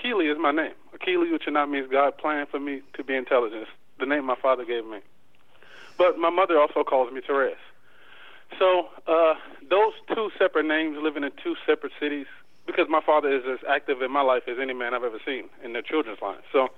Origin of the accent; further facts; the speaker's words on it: Chicago, Illinois, United States; I grew up in Chicago while my father lived in Columbus.